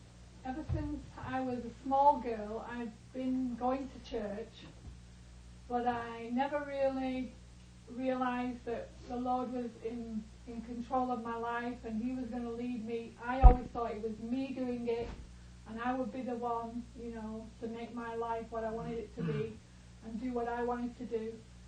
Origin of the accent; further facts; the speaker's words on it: England, United Kingdom; because I'm from England, it's kind of a religious country